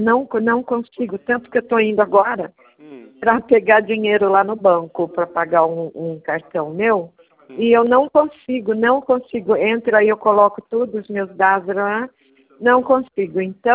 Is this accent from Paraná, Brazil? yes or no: no; Rio Claro, São Paulo, Brazil; me ligaram lá daqui da agência de Rio Claro, né, que eu sou de Rio Claro.